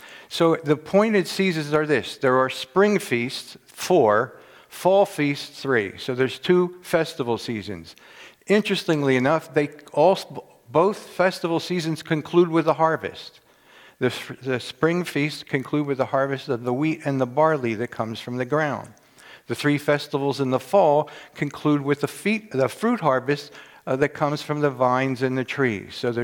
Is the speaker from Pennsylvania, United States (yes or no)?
yes; Philadelphia, Pennsylvania, United States; Oh, yeah, I'm from Philly, right, Hannah?